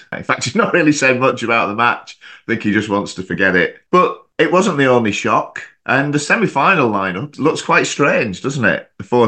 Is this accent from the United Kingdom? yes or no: yes; England, United Kingdom; growing up in England